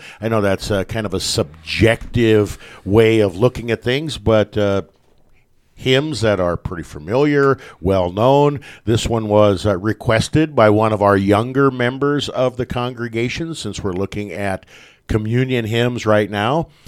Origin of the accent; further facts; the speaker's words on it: West Point, Nebraska, United States; Growing up in my hometown, about 100 miles north of Lincoln, up in West Point